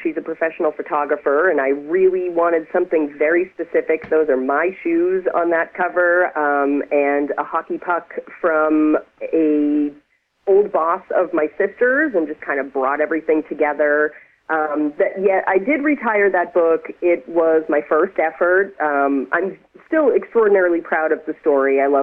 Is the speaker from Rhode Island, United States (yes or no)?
no; Boston, Massachusetts, United States; that book is set in Boston, okay, my hometown.